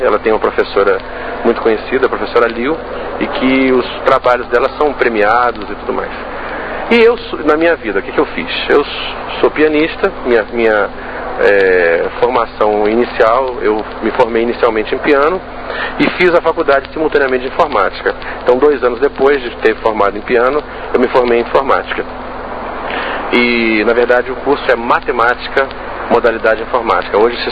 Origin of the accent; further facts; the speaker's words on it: Rio de Janeiro, Brazil; Eu nasci no Rio de Janeiro, no dia 11 de janeiro de 1956. Sou natural aqui da cidade mesmo, nasci no bairro da Glória, numa instituição chamada Beneficência Portuguesa, e vivi toda a minha vida aqui na cidade